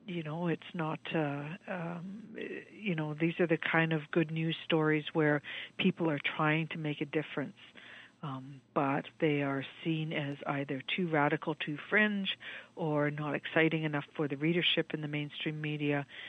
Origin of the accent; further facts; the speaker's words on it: Canada; But to me as a Canadian, that would be quite shocking